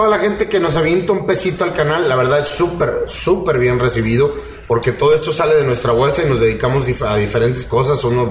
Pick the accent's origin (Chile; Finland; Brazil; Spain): Finland; Yo soy de Finlandia.